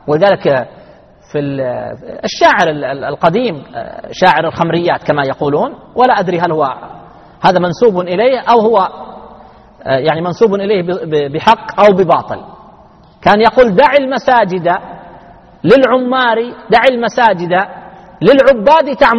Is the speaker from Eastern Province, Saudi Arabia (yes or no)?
no; Al-Qassim, Saudi Arabia; أنا لحقت يعني في عندنا في القصيم إذا جاءتهم عزيمة كبيرة